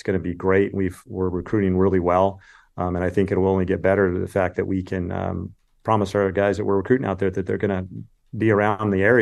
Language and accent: English; California, United States; born or raised there